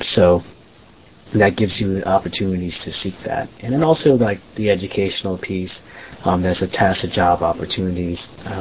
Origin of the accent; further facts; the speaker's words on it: United States; So I think that as a American-born Filipino, having gone through the U.S. educational system, it gives us an upper hand when it comes to going to school.